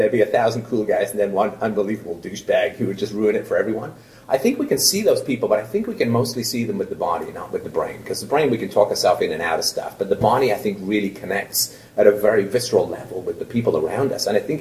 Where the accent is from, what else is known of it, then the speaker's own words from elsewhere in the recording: England, United Kingdom; I grew up in England.